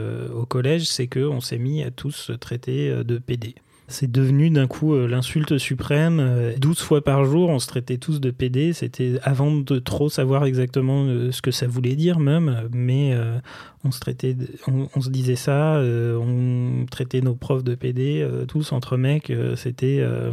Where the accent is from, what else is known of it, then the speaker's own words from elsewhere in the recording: Sablé-sur-Sarthe, Pays de la Loire, France; Alors, j'ai grandi d'abord dans la Sarthe. Je suis né à Sablé-sur-Sarthe, la ville de François Fillon.